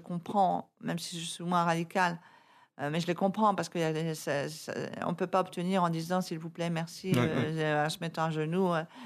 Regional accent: France; Enfin, là, je parle surtout en tant que Française.

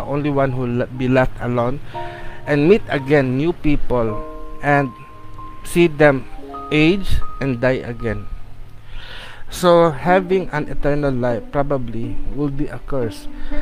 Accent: Philippines; And as a Filipino, we are naturally animist, so we believe that everything that exists has souls.

